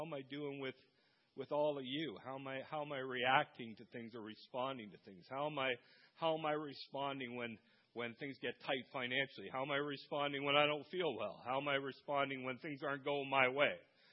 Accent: Dunnville, Ontario, Canada; So I grew up in Dunville, you know, and people around Dunville know I'm a pastor.

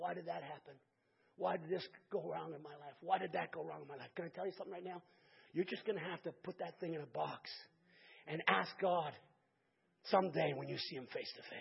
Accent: Hamilton, Ontario, Canada; When I was a kid growing up in Hamilton, just not far from here, I lived in a place next door to me.

